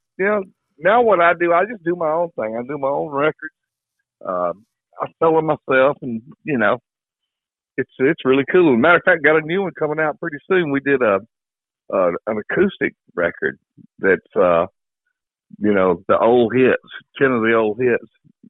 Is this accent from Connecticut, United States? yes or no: no; Newnan, Georgia, United States; moved away as an adult; also born or lived in Atlanta / Marietta / Carrollton; No, I was born in Atlanta, but I lived in Marietta for a while from age 9 to 12, I think. 9, 10, 11, 12. Yeah, about 3 or 4 years, and then we moved to Newnan. And that's where I finished growing up